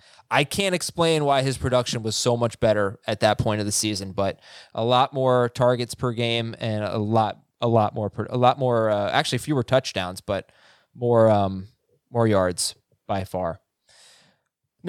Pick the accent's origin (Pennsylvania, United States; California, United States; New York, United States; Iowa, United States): Pennsylvania, United States; Philadelphia; I'm from Philly, and I'm a big Jalen Hurts fan.